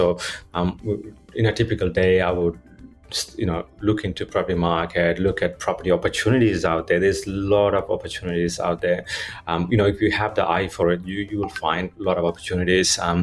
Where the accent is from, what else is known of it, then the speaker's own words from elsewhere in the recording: Sydney, New South Wales, Australia; also born or lived in Hornsby; Moved to Sydney. I grew up in Sydney. It's a great place for kids to grow up. It's mainly in that Hornsby area.